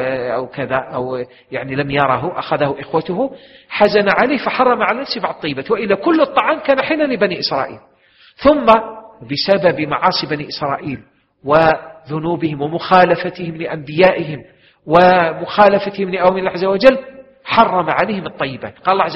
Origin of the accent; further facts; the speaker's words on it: Algeria; كما هو الحال عندنا في الجزائر،